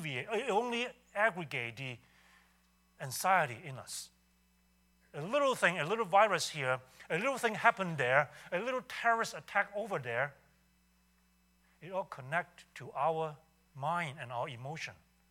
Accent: Hong Kong; So I grew up in Hong Kong

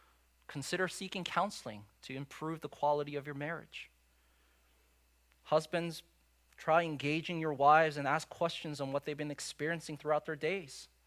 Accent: United States; And for me as an American, it's just so crazy how big of a news this was when it occurred overseas.

